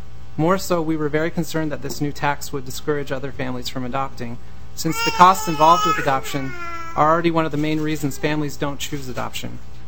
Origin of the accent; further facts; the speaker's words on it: Rochester, Minnesota, United States; I'm from Rochester, Minnesota.